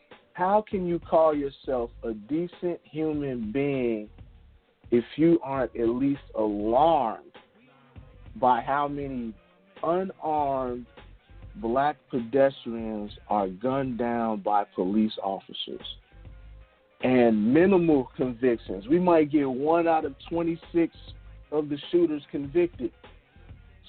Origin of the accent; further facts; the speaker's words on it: Chicago, Illinois, United States; And she was watching the Bears, of course, because we're from Chicago. So Walter Payton.